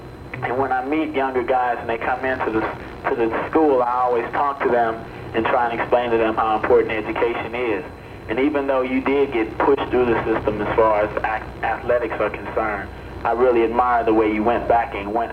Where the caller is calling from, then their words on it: Kansas City, Missouri, United States; I'm calling from Kansas City, Missouri.